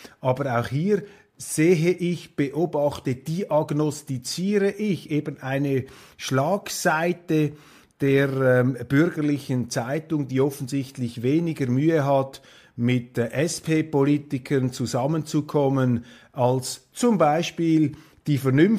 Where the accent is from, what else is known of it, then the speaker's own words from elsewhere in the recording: Switzerland; Überall, wo ich hinkomme als Schweizer, sagen sie mir, bleibt auf jeden Fall Schweizer